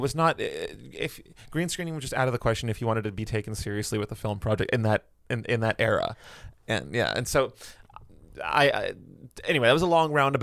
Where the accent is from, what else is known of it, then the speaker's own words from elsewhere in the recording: Philippines; No, I'm not. I am Filipino, yes.